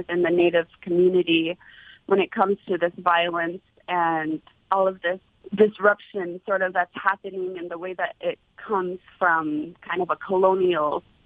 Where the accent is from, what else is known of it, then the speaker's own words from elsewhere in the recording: Kotzebue, Alaska, United States; my simple life and my simple story from growing up in Kotzebue